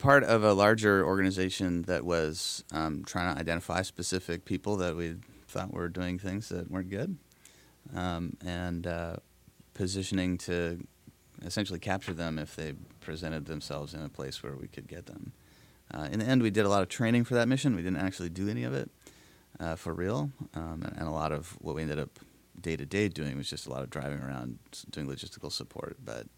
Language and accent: English; Davis, California, United States; In a sense, I carry a little bit of Davis around with me everywhere I go in the Navy.